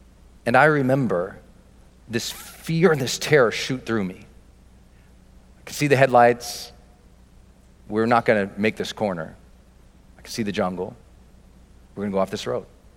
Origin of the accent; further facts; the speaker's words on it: Montana, United States; I didn't know where the Dominican Republic was. I'm from Montana.